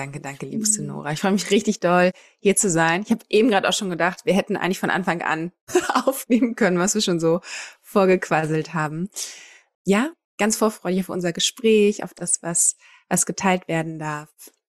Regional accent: Kiel, Schleswig-Holstein, Germany; now in Hamburg, Germany; ich komme aus Kiel eigentlich, bin aber jetzt schon, Gott, ich glaube seit über 10 Jahren in Hamburg

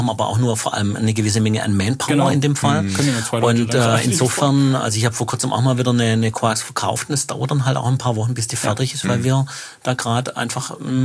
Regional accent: Baden-Württemberg, Germany; Ja, also große Firmen, hat's wo ich herkomme, aus Stuttgarter Bereich

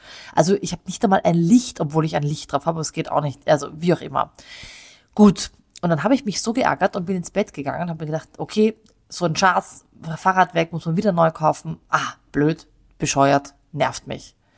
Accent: Vienna, Austria; now in Munich, Germany; was ich jedes Mal hier in München auch erlebe, ist, wenn ich erzähle, ich komme aus Wien, dann habe ich sowieso schon die halbe Miete. Das ist Wahnsinn. Also wir Österreicher und wir Wiener haben so einen guten Ruf in Bayern.

